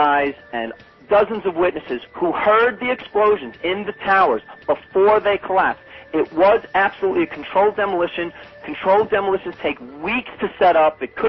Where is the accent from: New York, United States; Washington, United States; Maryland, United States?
New York, United States; All the information that you found, I'm from New York.